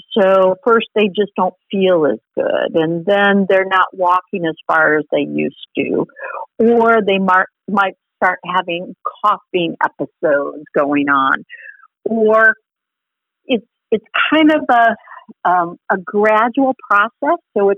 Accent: Wisconsin, United States; So I'm a veterinarian from Wisconsin, and in Wisconsin, you know, it's a very lush state

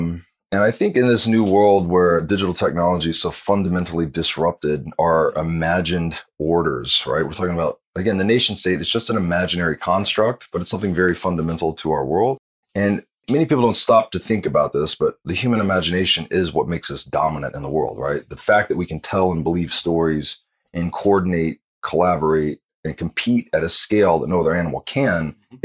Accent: Tennessee, United States; Yeah, so I grew up in Tennessee, very traditional values.

